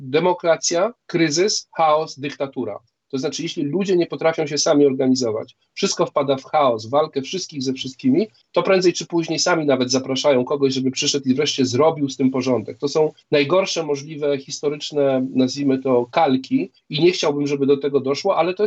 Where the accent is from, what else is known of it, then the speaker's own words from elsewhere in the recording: Warsaw, Masovian Voivodeship, Poland; chociaż jestem z Warszawy